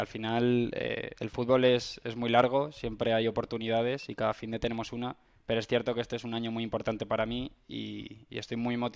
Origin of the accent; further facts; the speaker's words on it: Madrid, Community of Madrid, Spain; soy de aquí de Madrid, lo conozco bien.